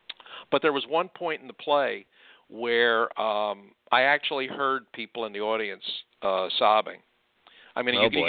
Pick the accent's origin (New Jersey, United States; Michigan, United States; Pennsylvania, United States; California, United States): Pennsylvania, United States; Philadelphia; "Well, you know, I'm from Philly and I was rooting for the home team."